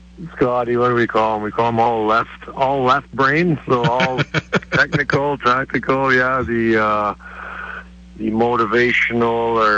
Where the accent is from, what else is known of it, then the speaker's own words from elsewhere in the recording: Montreal, Quebec, Canada; it was happened to be in my hometown from Montreal